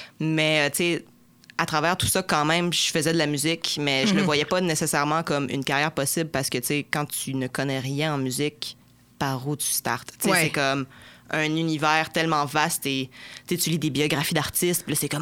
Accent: Saint-Côme-Linière, Quebec, Canada; Je suis originaire de la Beauce, plus précisément d'un village qui s'appelle Saint-Combe-Linière. Fait que ça, c'est entre le Maine puis Saint-Georges-de-Beauce.

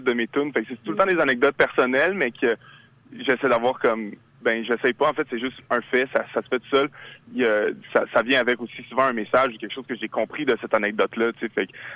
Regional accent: Montreal, Quebec, Canada; Mon père est chilien, mais j'ai grandi ici à Montréal, mais j'ai beaucoup de ce lien avec l'Amérique du Sud, j'y vais souvent. Puis, puis évidemment, j'ai grandi ici, fait que je me sens très aussi québécois.

